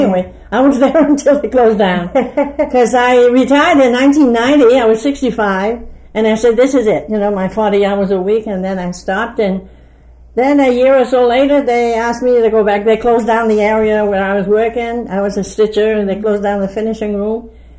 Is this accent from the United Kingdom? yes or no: no; Lewiston, Maine, United States; I was born in Lewiston, on River Street in Lewiston.